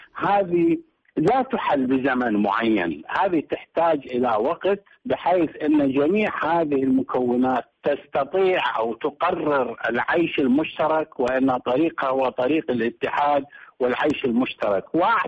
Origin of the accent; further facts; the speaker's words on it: Kirkuk, Kirkuk Governorate, Iraq; نحن جميعا أبناء كركوك